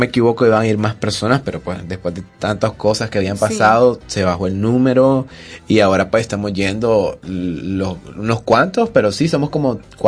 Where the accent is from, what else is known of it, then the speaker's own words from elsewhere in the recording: Nicaragua; somos nicas, sabemos lo que está pasando